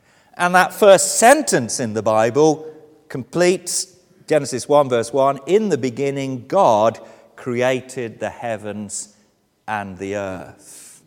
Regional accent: England, United Kingdom; moved away as an adult; now in Wales, United Kingdom; I did move from England to Wales. I was born in England. I lived the first 40 years of my life in England. Then I moved to Wales and I've been here ever since.

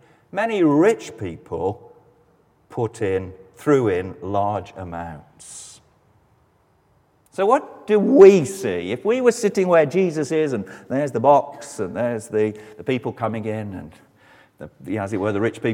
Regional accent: England, United Kingdom; as an Englishman who's straight across the border

